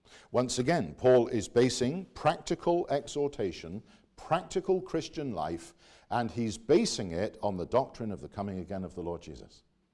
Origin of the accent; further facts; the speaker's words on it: United Kingdom; now in Canada; It's a Canadian vote and I'm a Brit. I'm not eligible to vote.